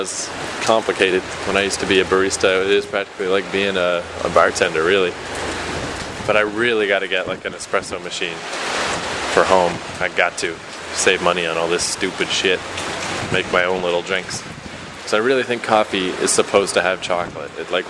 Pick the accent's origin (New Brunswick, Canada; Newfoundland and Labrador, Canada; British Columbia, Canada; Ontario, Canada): New Brunswick, Canada; Fredericton; And then in my hometown, fucking forget about it. Fredericton, there was nothing.